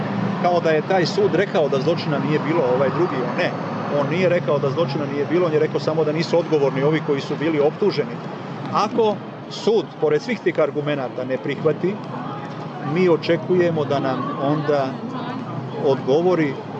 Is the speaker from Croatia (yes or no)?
yes; Croatia; iz Hrvatske smo veoma, veoma ogorčeni, povređeni sa onom sramotnom presudom žalbenog vijeća